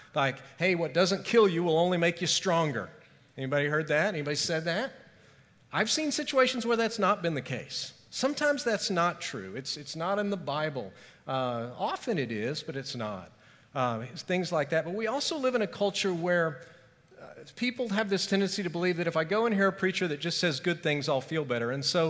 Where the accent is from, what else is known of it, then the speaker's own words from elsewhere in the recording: Edmond, Oklahoma, United States; I grew up in Edmond, so I always enjoy going back and going to the parade